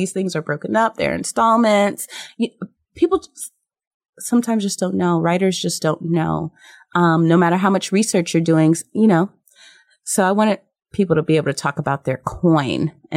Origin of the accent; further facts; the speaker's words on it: New York City, New York, United States; born there; I was born in New York City, like we talked about.